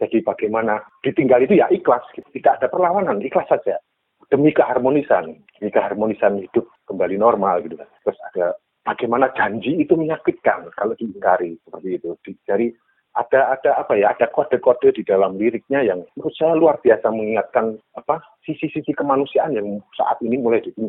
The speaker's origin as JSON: {"language": "Indonesian", "town": "Surakarta", "region": "Central Java", "country": "Indonesia", "said": "saya mengamati sebagai orang Solo ya"}